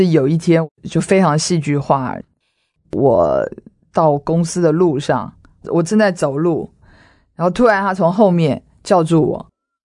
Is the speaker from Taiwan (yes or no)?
yes; Taiwan; 我们是台湾人